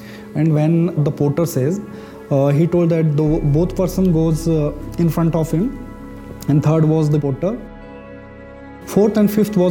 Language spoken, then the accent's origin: English; Manali, Himachal Pradesh, India; I'm from Manali myself